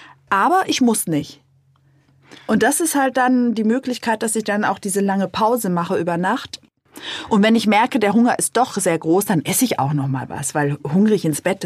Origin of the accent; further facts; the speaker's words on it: Berlin, Germany; Ich komme mir aus Berlin.